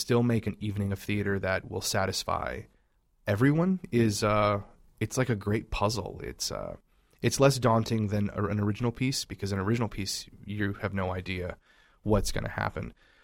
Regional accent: Lafayette, Louisiana, United States; Yes, I'm originally from there. I'm originally from South Louisiana. Lafayette, we're sort of like the center of Cajun country down there.

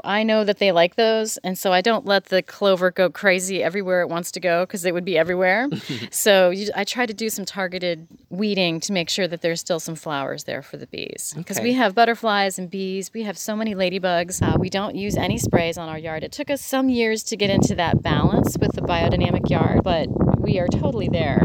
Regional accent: Dayton, Ohio, United States; In Dayton, Ohio.

